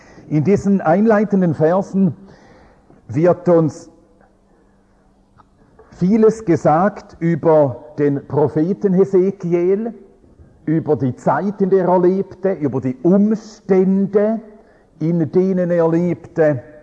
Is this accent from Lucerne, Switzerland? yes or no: no; Arbon, Thurgau, Switzerland; Ich will auch grüßen von den Geschwistern in Arbon, wo ich herkomme. Zwei, drei Sätze zu mir, bevor wir zum Thema kommen. Ich wohne am Bodensee, auf der Schweizer Seite des Bodensees. Der Ort heißt Arbon.